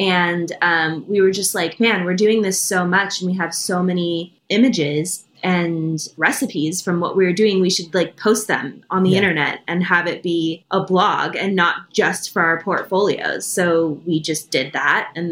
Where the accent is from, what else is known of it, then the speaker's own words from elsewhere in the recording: Idaho, United States; now in Los Angeles, United States; You know, I'm from Idaho, so it's very meat and potatoes, lots of meatloaf and potato recipes.